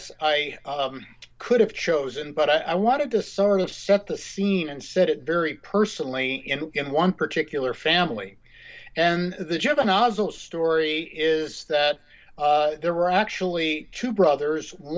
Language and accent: English; Colorado, United States; my home state of Colorado